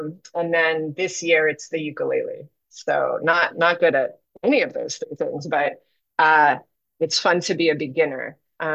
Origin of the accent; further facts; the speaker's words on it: New York, United States; also born or lived in Durango, Colorado; was previously in Durango, Colorado, southwest corner of the state, pretty much the Four Corners. And I was born and raised in New York. So it's been 10 years since I've lived here.